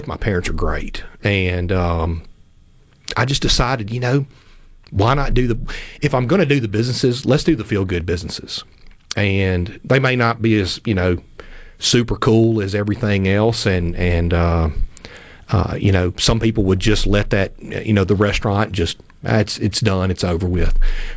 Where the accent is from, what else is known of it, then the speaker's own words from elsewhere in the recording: Clarksdale, Mississippi, United States; now in Oxford, United States; Clarksdale, Mississippi.